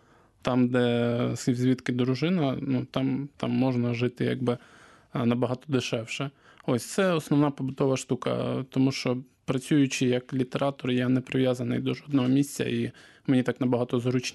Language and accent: Ukrainian; Makiivka, Donetsk Oblast, Ukraine; на Донбасі, власне, в моїй рідній Макіївці.